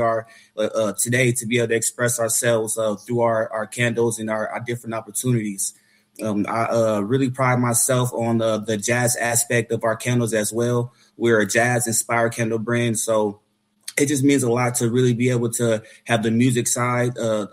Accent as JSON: {"language": "English", "town": "Waterloo", "region": "Iowa", "country": "United States", "tie": "born or raised there", "lives_now": "Las Vegas, United States", "said": "I'm an entrepreneur. I was born and raised in Waterloo, Iowa, moved to Las Vegas 7 years ago"}